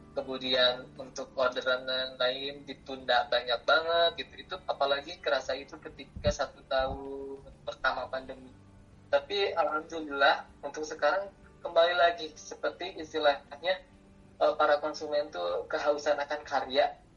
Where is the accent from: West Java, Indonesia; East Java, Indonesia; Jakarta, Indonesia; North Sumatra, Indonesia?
West Java, Indonesia; sama saya Jawa Barat.